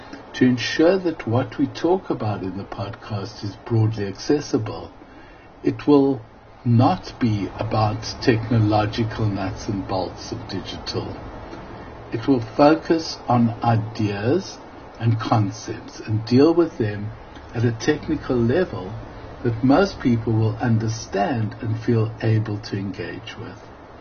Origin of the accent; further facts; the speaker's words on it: South Africa; The podcast will also explore my evolution as a South African activist. I've used digital technology in the fight against apartheid.